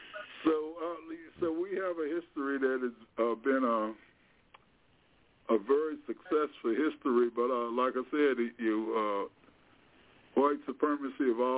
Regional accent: United States; As an American, I suppose when it comes to those of us who go back and we know the history of the Native Americans

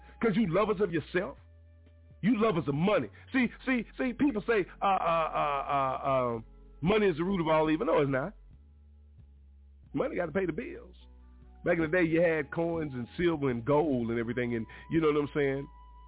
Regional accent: United States; born there; Yeah, I was born right here in America. I was.

